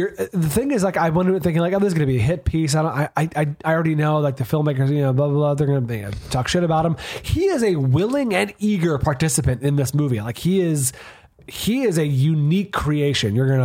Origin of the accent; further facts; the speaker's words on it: San Carlos, California, United States; you want to see my hometown, you see my San Carlos.